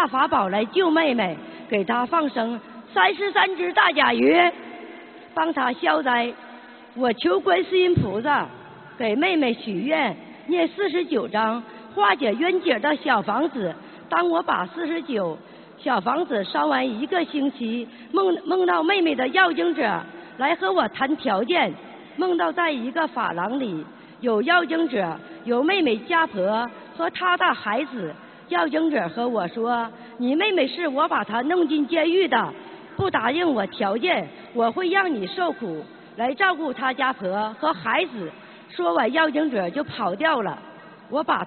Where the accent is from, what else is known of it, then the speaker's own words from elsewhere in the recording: Harbin, Heilongjiang, China; 我今年44岁，28岁开始供佛